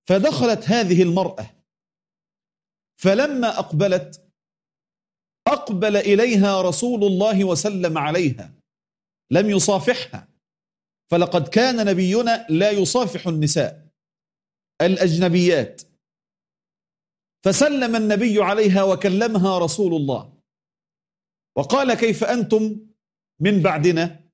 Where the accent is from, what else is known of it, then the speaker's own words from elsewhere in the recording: Egypt; يعني ما يعرف عندنا في مصر العش والملح ما يهنش إلا على ابن الحرام